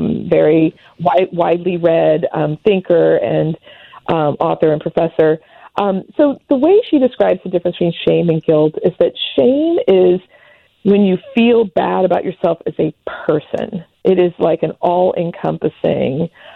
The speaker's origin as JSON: {"language": "English", "country": "India", "said": "And I'm Indian."}